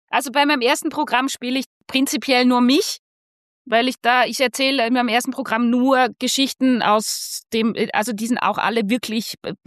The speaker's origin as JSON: {"language": "German", "country": "Germany", "said": "ich komme aus Deutschland, aber mein Vater ist aus Wiener Neustadt."}